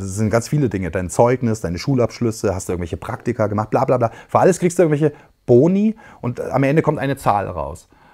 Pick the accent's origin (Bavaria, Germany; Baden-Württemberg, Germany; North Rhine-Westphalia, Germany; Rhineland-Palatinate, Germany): Bavaria, Germany; ich bin aufgewachsen in Bayern. Und Bayern, sehr konservativ, ey, Strauß-Country, CSU.